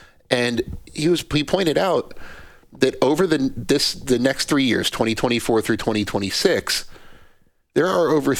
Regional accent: New Jersey, United States; I mean, I'm from New Jersey, and most of my friends have gotten out of there.

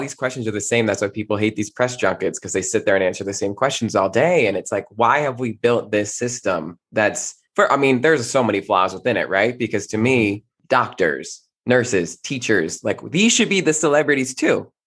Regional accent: New Jersey, United States; I'm originally from New Jersey.

